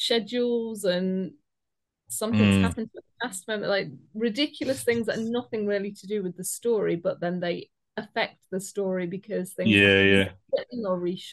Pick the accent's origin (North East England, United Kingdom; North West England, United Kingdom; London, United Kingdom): North West England, United Kingdom; Liverpool; I'm from Liverpool